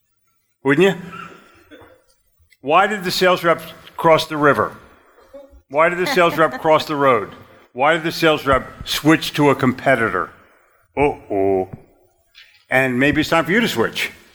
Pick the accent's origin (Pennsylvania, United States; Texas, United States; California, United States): Pennsylvania, United States; Philadelphia; but I'm from Philly. I cold called in New York City.